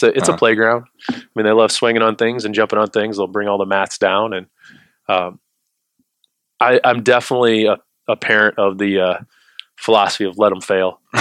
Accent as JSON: {"language": "English", "region": "Iowa", "country": "United States", "said": "I'm from Iowa."}